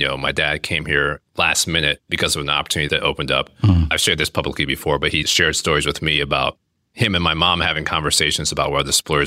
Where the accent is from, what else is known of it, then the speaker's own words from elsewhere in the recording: Atlanta, Georgia, United States; Like, you know, growing up in Atlanta, one of my idols, Dominique Wilkins.